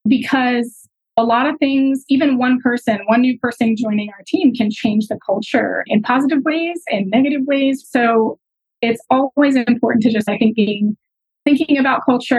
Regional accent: Baton Rouge, Louisiana, United States; I ended up taking a job as a community educator for a small nonprofit in my hometown of Baton Rouge, Louisiana.

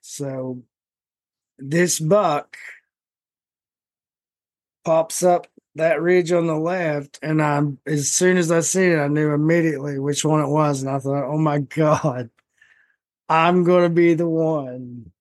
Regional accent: Appalachia, United States; I'm from Appalachia.

